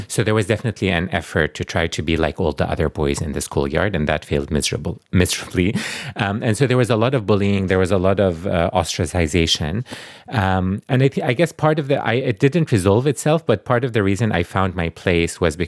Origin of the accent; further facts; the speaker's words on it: Jordan; I think growing up in Jordan